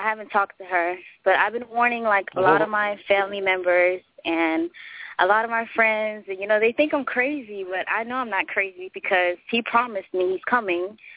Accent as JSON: {"language": "English", "region": "Florida", "country": "United States", "tie": "born or raised there", "also_born_or_lived": "France", "said": "Yeah, I'm from Florida. Well, I wasn't born in Florida, but raised up in Florida. I actually was born in France."}